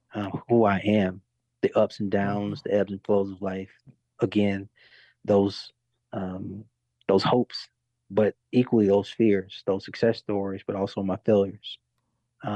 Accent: Birmingham, Alabama, United States; a love letter to my hometown, city that was I was born and raised in, the city where I grew up in a house that was never less than 8 people.

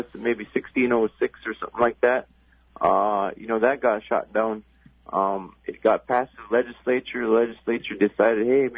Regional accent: Elim, Alaska, United States; now in Shishmaref, United States; I come from here in Shishmaref. It's a village of 600 people, just north of Nome. I'm originally from Elam. It's a smaller community near Nome, of 300 people.

